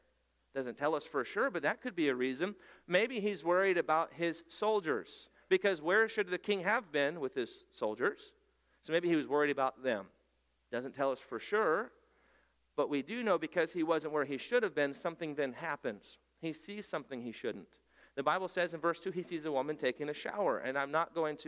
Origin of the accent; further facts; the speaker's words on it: Michigan, United States; Because I'm from Michigan, and in Michigan, you don't have flat roofs because the snow will cave in the roof, so you only have peaks.